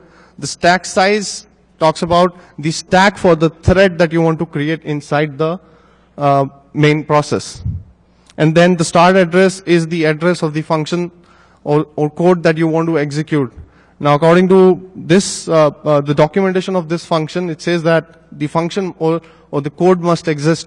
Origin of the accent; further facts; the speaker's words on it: India; So a little bit about me. I'm from India.